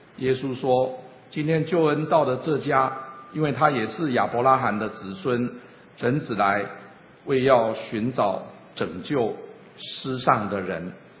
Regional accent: China; 我们中国人呢很好客

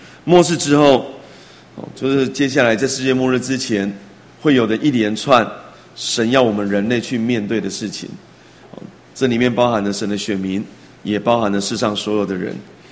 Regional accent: Taiwan; 是我们台湾人难以理解的

